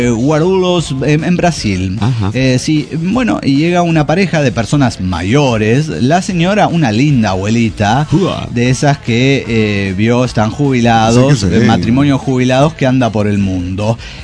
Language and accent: Spanish; Mexico; señora, soy de México